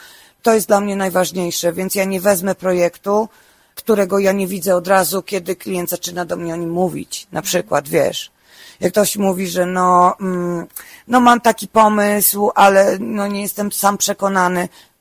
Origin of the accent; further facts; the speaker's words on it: Warsaw, Masovian Voivodeship, Poland; born there; moja dusza taka jest, połowa to z Łodzi, a połowa to z Wielkiej Brytanii, a urodziłam się w Warszawie.